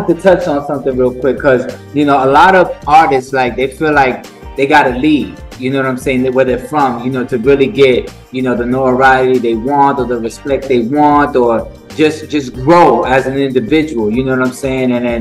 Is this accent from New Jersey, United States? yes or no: no; New York, United States; Because I'm not from Tampa either. I'm from New York. But when I went to Tampa